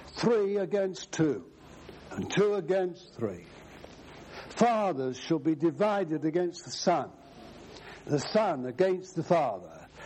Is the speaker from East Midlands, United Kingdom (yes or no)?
no; London, United Kingdom; born there; I was born in the East End of London.